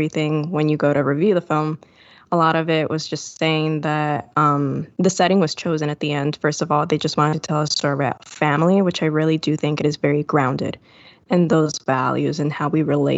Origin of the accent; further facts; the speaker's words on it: Puerto Rico; I'm from Puerto Rico.